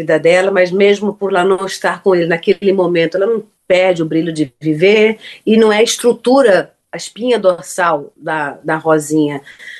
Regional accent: Pernambuco, Brazil; No Nordeste inteiro, para mim, principalmente, que eu sou pernambucana, né?

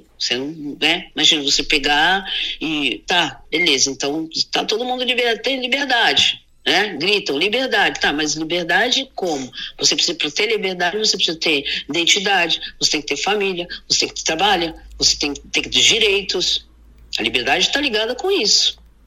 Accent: Brazil; born there; Então eu nasci no Brasil, claro

